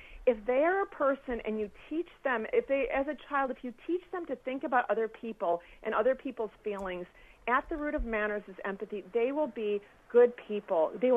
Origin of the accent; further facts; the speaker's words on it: Michigan, United States; I'm from Michigan. I'm a normal person from a normal household, you know, middle class or sort of middle class.